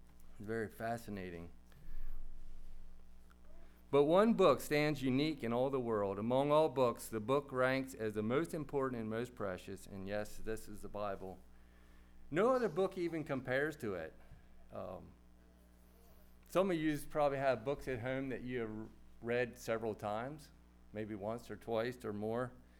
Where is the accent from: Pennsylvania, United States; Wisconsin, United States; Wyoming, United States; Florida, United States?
Pennsylvania, United States; Chambersburg; I grew up in Chambersburg.